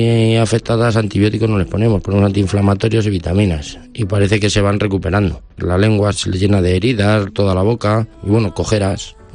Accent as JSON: {"language": "Spanish", "town": "La Nava de Jadraque", "region": "Castilla-La Mancha", "country": "Spain", "said": "Pues soy de la Nava de Jadraque. Mi padre siempre pues ha sido ganadero, agricultor"}